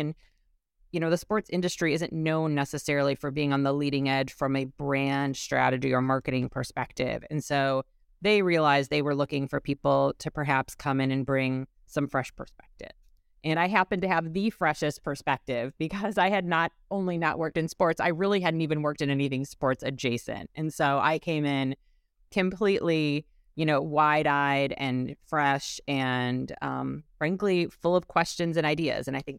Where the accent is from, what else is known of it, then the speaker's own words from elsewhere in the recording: Michigan, United States; accent: Michigan Midwestern; I feel like I still hear my Michigan Midwestern accent. No, born and raised in Michigan.